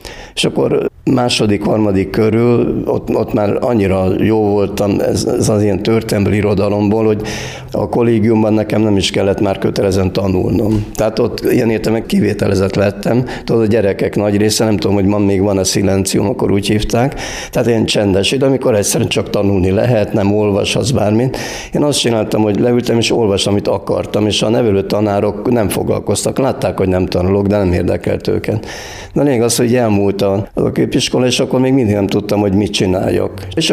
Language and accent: Hungarian; Kiskunhalas, Bács-Kiskun, Hungary; born there; Hát itt születtem Halason, már több mint 65 éve, tehát már nyugdíjas is vagyok bőven, 52-ben, ezek az 52-ben. Testvérem nincs.